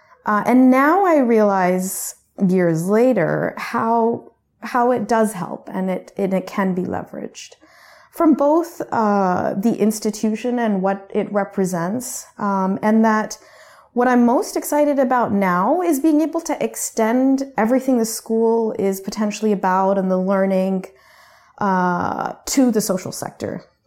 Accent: Canada; So I was born and raised in Canada. Mm-hmm. And my parents immigrated.

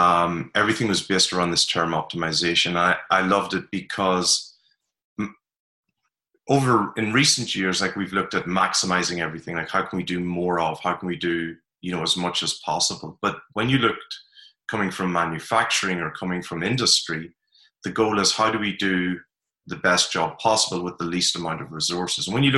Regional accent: Ireland; Oh, so I grew up in Ireland, grew up along the border during the Troubles, which was interesting.

